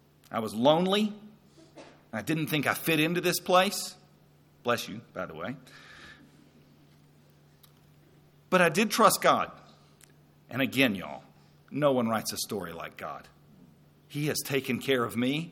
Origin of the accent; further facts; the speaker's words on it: Nashville, Tennessee, United States; now in Lubbock, United States; I grew up in Nashville, Tennessee. And when I first moved here, my parents were both Texans, so I knew Texas and loved Texas. But when I first moved here to Lubbock, I thought, wow, this is hard.